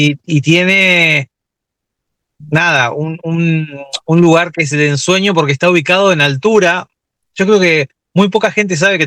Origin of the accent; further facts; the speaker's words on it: Argentina; si bien los fundadores somos argentinos